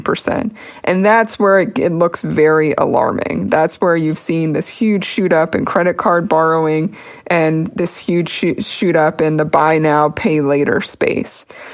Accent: Harrisburg, Pennsylvania, United States; whether you own a very modest bungalow in my hometown in the Harrisburg, Pennsylvania area.

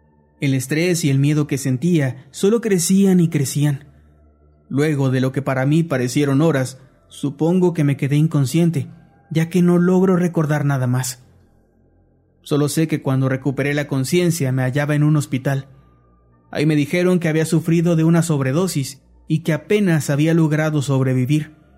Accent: Dominican Republic; moved away as an adult; now in Markovo, Russia; Soy de República Dominicana, pero lo que voy a contar no me ocurrió en mi país, sino en una ciudad llamada Markovo, en Siberia, Rusia. Me mudé ahí con mi pareja en aquel entonces, una rusa

